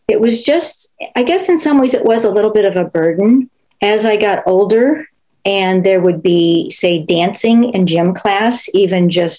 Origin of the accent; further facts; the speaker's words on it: Arcade, New York, United States; And that little town is called Arcade, New York. And that is what I consider my hometown. We moved there in the summer after I turned 6 years old.